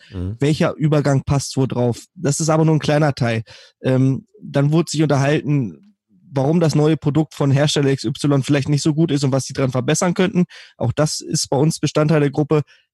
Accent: Lower Saxony, Germany; ich komme aus der Nähe von Hannover

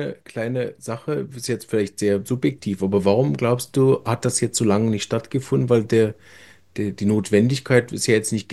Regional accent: Germany; Und ich war Deutscher

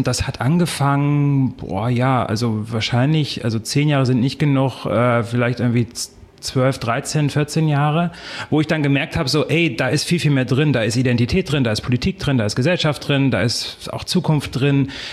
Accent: Lower Saxony, Germany; now in Berlin, Germany; Aus dem Norden, also Hamburg und dann noch nördlicher. Norden. So Richtung Cuxhaven da die Ecke.

